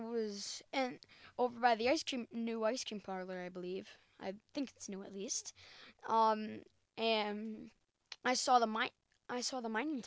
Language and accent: English; La Crosse, Wisconsin, United States; I am from La Crosse, Wisconsin.